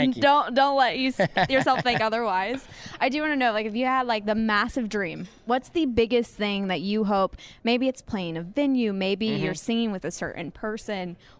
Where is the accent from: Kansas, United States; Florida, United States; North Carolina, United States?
Kansas, United States; Like, I grew up in Kansas, right? I had nothing to really look at as far as scenery.